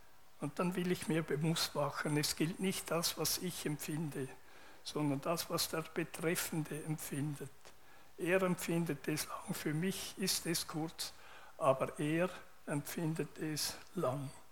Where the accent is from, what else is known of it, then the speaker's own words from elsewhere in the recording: Winterthur, Zurich, Switzerland; In der FEG Winterthur, wo ich aufgewachsen bin